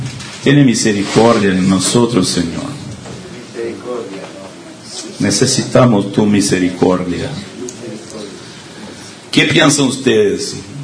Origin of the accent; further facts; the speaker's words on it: Porto Alegre, Rio Grande do Sul, Brazil; Spanish is a second language; porque yo soy de sur de Brasil, no soy de ahí de Bahía, soy de sur de Porto Alegre, cerca de acá.